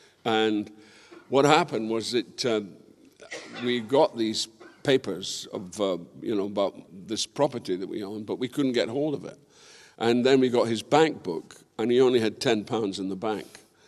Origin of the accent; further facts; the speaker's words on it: Quebec, Canada; born there; I was born in Quebec, Canada.